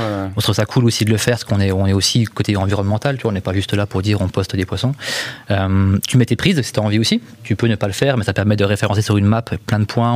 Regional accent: Grand Est, France; now in Annecy, France; À la base, je suis des Vosges, moi. Je suis du Nord-Est.

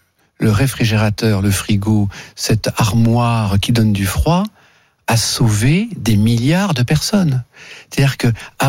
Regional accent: Lugano, Ticino, Switzerland; Horlogerie suisse, et je suis d'ailleurs de Lugano, le Carno, le Tessin suisse.

